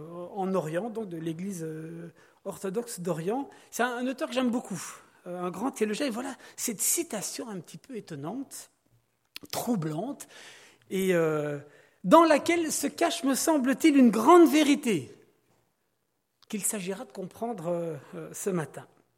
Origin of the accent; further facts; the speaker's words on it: Belgium; Comme Kevin l'a dit, je viens de Belgique et je dois vous avouer que j'en suis extrêmement fier.